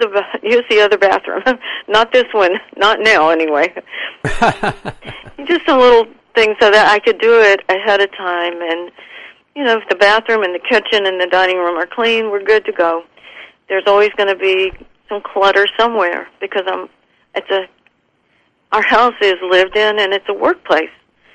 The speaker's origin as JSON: {"language": "English", "region": "South Carolina", "country": "United States", "tie": "born or raised there", "said": "and I grew up in the South, in the Southeast. I don't remember there ever being African-American students in my grammar school. Now, by the time I was in high school, I was living in a different state. I wasn't in South Carolina"}